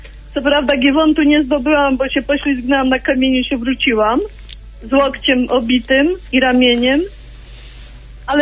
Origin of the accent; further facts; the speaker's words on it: Świdwin, West Pomeranian Voivodeship, Poland; Ja jestem ze Świdwina